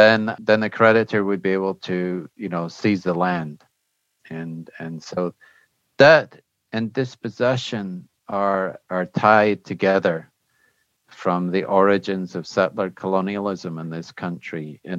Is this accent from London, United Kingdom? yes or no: no; Scotland, United Kingdom; now in United States; I'm actually from Scotland, and I went to university in Scotland